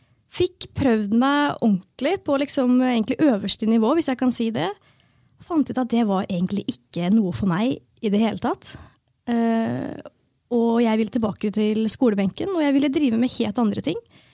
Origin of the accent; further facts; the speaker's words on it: Fredrikstad, Østfold, Norway; Nei, jeg jo født og oppvokst I Fredrikstad.